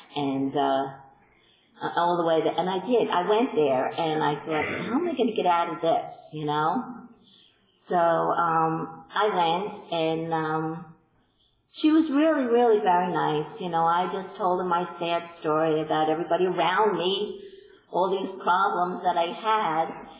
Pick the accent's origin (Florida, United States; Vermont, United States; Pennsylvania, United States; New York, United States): New York, United States; Long Island; obviously I'm from Long Island, and I joined the Green Lawn Village group in Huntington, Long Island.